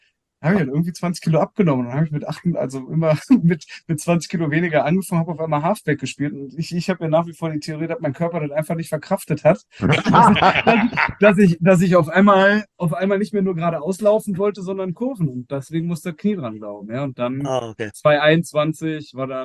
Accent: Cologne, North Rhine-Westphalia, Germany; born there; als gebürtiger Kölner

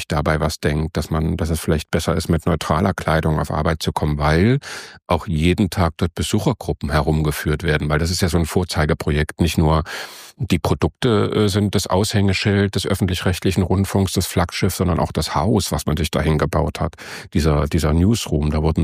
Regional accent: East Germany, Germany; ich bin in der DDR groß geworden

